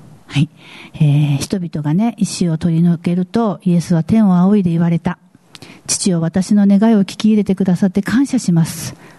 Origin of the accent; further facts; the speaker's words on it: Tanegashima, Kagoshima, Japan; accent: Tanegashima dialect; 私なんか種ヶ島の出身なんでね、種ヶ島弁だと